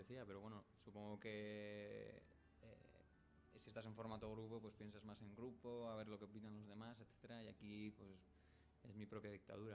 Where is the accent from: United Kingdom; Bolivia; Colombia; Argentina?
United Kingdom; England; Spanish is a second language; es que soy inglés